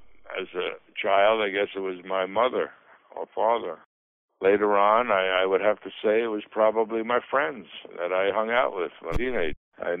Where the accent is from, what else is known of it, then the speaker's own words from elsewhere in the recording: Bronx, New York, United States; I was born in the Bronx and spent, other than 1 year where I lived in Baltimore, I have always been in New York.